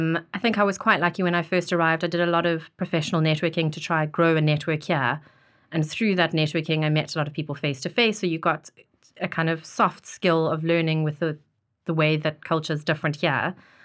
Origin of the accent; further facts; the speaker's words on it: Cape Town, Western Cape, South Africa; now in London, United Kingdom; So born and bred in Cape Town, South Africa. It's a beautiful place if you haven't been. Grew up in Cape Town